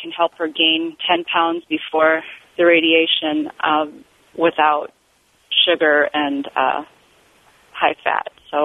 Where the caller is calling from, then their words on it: Minneapolis, Minnesota, United States; I'm calling from Minneapolis